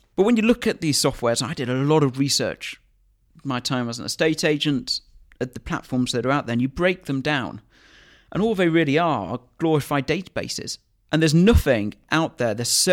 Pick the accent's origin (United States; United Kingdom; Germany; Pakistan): United Kingdom; Harrogate, Yorkshire and the Humber; So, kind of going back to me, really, born and bred in Harrogate. I love Harrogate.